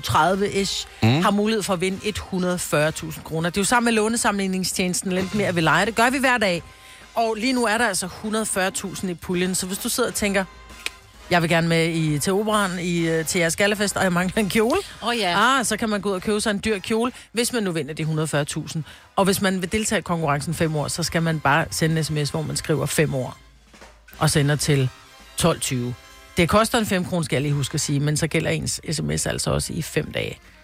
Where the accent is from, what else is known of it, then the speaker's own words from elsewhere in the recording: Copenhagen, Capital Region of Denmark, Denmark; jeg er fra Nørrebro